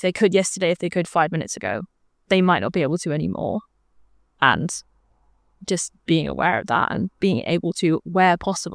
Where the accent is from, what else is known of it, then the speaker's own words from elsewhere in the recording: Wales, United Kingdom; because God knows I don't sound Welsh at all. I promise I'm not a fraud. I am from Wales.